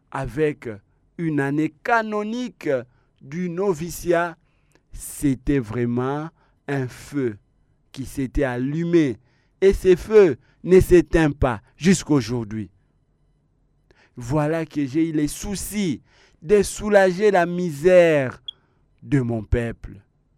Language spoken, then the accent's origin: French; Kinshasa, DR Congo; je suis de Saint-Gavira, Mbinza Ozone.